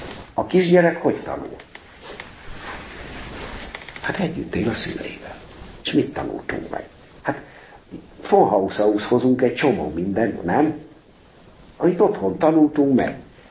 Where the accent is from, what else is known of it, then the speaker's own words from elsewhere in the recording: Kölcse, Szabolcs-Szatmár-Bereg, Hungary; Kölcsében, ahol én születtem és felnőttem